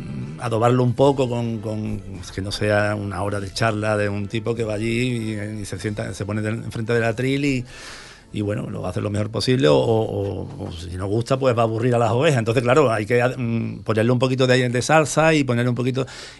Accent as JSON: {"language": "Spanish", "town": "El Puerto de Santa María", "region": "Andalusia", "country": "Spain", "said": "soy padre de familia, tengo 3 hijos y soy un portuense del Barrio Alto, como os he dicho antes."}